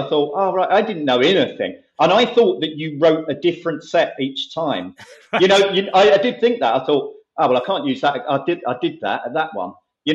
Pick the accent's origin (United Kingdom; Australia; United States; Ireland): United Kingdom; Romford, London; I grew up in Romford.